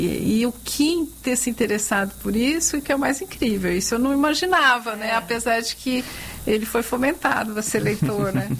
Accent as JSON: {"language": "Portuguese", "region": "Minas Gerais", "country": "Brazil", "tie": "born there", "said": "Isso, eu nasci em Minas Gerais."}